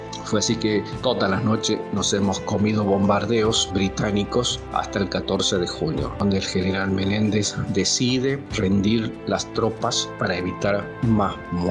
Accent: Santiago del Estero, Argentina; yo soy de Santiago del Estero

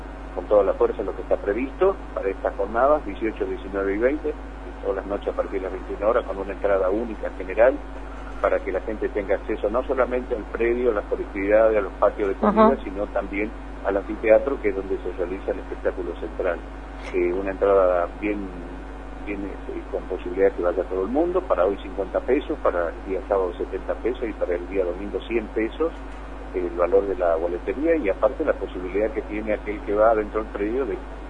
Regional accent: Chaco, Argentina; todos somos argentinos, la mayoría hemos nacido aquí

